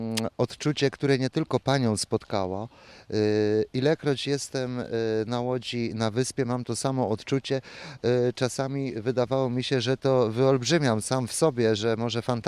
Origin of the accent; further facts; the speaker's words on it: Bydgoszcz, Kuyavian-Pomeranian Voivodeship, Poland; Jestem bydgoszczanin. Pierwszy raz pojawiłem się na tych terenach w 1972 roku i mając 9 lat postanowiłem sobie, że kiedyś będę tu mieszkał. W 2005 roku zrealizowałem moje marzenie.